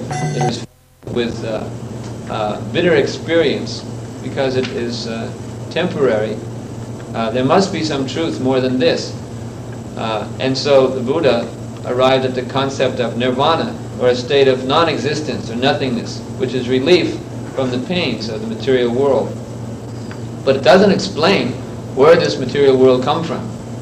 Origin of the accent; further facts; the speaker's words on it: United States; I think because this body was born in this land, that's what I am. I'm American.